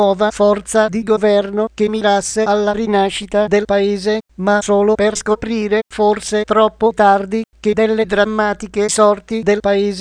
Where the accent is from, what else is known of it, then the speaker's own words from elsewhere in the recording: Apulia, Italy; il Gargano, la mia terra d'origine popolata non di grandi speculatori finanziari ed evasori fiscali, ma in massima parte di gente comune che vive di agricoltura, pesca, artigianato